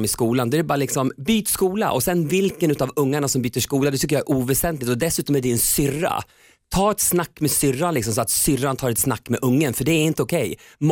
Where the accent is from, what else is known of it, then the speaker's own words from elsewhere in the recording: Köping, Västmanland County, Sweden; eftersom jag var mobbad själv i hela min uppväxt i Köping, liksom från att jag var liten och genom hela min tonår